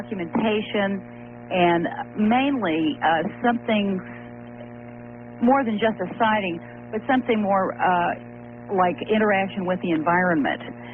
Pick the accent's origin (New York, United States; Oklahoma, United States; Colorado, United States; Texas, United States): Oklahoma, United States; Tulsa; I think in Tulsa, Oklahoma, we show, my hometown, show at 3 o'clock in the afternoon.